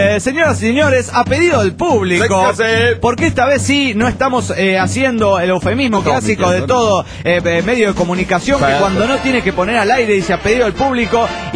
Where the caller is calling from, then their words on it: Panama; de Panamá.